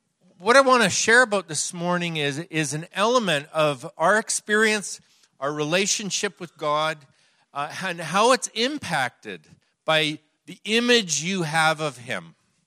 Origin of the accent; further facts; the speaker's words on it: Canada; now in near Vancouver, Canada; I'm here from Canada. If I sound like I'm from Minnesota, it's just like 12 miles north of there. Now I live out near Vancouver, BC, but I live 2 miles from the Washington state border.